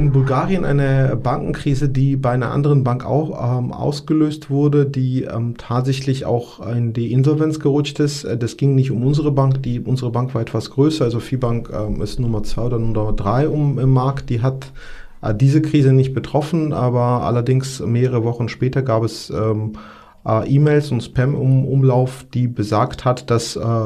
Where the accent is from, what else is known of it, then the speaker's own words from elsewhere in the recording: Georgia; moved away; ich komme aus Georgien, dort habe ich tatsächlich auch den Bürgerkrieg erlebt und auch soziale Unsicherheit, auch bei uns in der Familie.